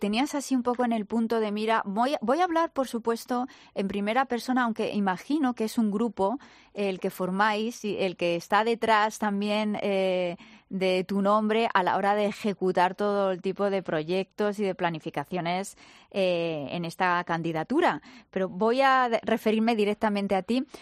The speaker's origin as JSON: {"language": "Spanish", "town": "Madrid", "region": "Community of Madrid", "country": "Spain", "said": "Somos tantos madrileños"}